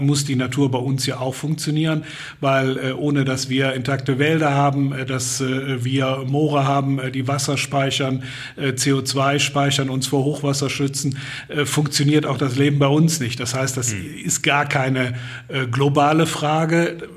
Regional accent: Eifel, Germany; Ich bin am Rand der Eifel aufgewachsen

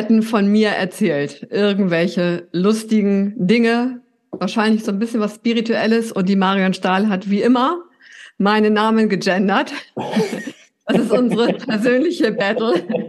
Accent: Northern Germany, Germany; moved away as an adult; now in Vienna, Austria; Also ich bin norddeutsch. Vielleicht haben deine ZuhörerInnen und deine ZuschauerInnen das schon gehört. Ich komme aus Norddeutschland ursprünglich und lebe aber in Wien. Bin hier für einen Job nach Wien gezogen

